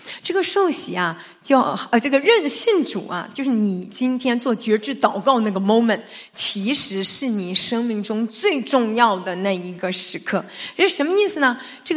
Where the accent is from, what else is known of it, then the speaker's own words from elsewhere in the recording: Shandong, China; 我是山东人，我特别喜欢聚